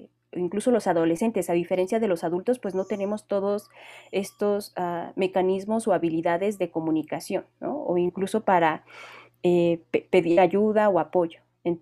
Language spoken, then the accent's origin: Spanish; León, Guanajuato, Mexico; moved away as an adult; now in Mexico City, Mexico; yo soy originaria de León, Guanajuato. Ahí pasé toda mi infancia y parte de mi adultez, y vivo actualmente y doy consulta en la Ciudad de México ya desde hace unos 12 años